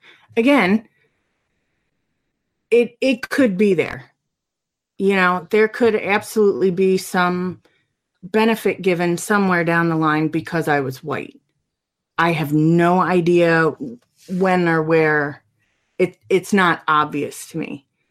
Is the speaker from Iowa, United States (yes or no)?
no; Cincinnati, Ohio, United States; Okay, so I grew up in a really weird suburb because I grew up outside of Cincinnati, and the community was originally blue collar